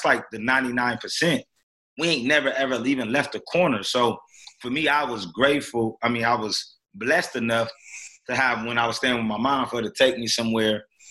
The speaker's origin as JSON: {"language": "English", "town": "Seattle", "region": "Washington", "country": "United States", "tie": "born or raised there", "said": "Well, I was raised in Seattle, Washington, born and raised."}